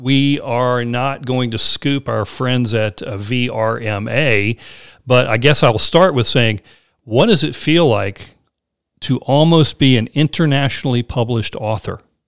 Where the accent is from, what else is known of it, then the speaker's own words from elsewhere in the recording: North Carolina, United States; coming to you from the Outer Banks of North Carolina.